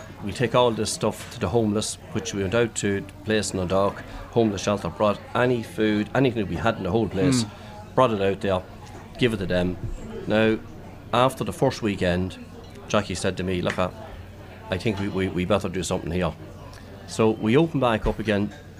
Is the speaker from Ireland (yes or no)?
yes; Cavan, Ulster, Ireland; I was originally from Cavan, so he came down and picked me up and take me over.